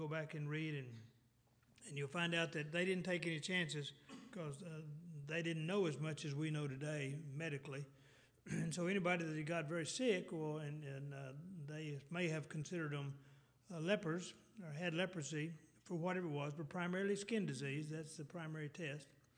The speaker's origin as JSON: {"language": "English", "region": "Texas", "country": "United States", "accent": "Texas", "said": "not my Texas accent."}